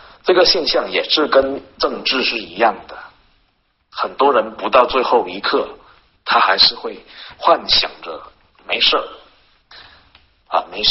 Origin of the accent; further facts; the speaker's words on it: Shantou, Guangdong, China; 像我老家汕头那边公安局的派出所的很多工资都是慢发延迟发放